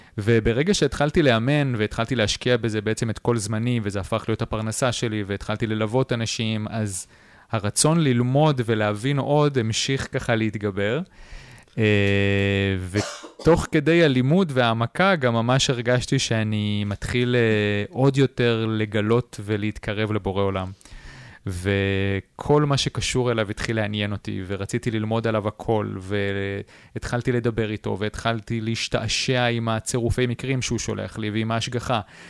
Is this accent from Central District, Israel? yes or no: no; Gan Shmuel, Haifa District, Israel; אני גדלתי בקיבוץ גן שמואל, יש לי אמא תימנייה מבית דתי מסורתי, אבא חילוני אשכנזי. גדלתי בקיבוץ שהוא בסך הכל קיבוץ חילוני